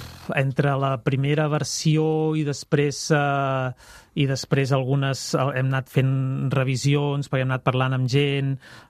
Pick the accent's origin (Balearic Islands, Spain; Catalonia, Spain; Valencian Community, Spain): Catalonia, Spain; Artés; els horts del meu poble d'Artés, com surten aquí?